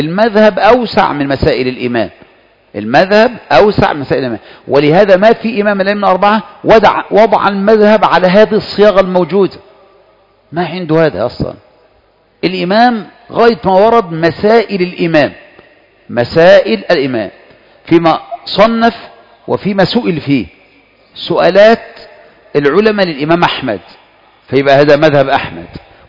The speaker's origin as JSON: {"language": "Arabic", "country": "Egypt", "said": "ممكن احنا نقول كلمة عندنا في مصر عادي خالص"}